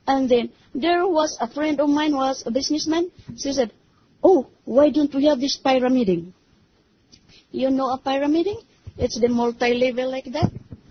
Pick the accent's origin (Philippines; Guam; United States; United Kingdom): Philippines; keep on reading the Bible from cover to cover in a Visayan way, but yet I don't understand because I am a Filipino.